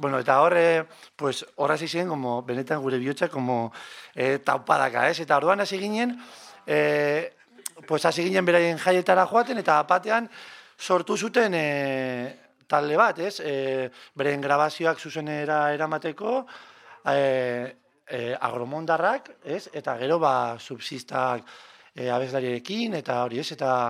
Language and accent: Basque; Bilbao, Basque Country, Spain; aupa, Bilbokoa gara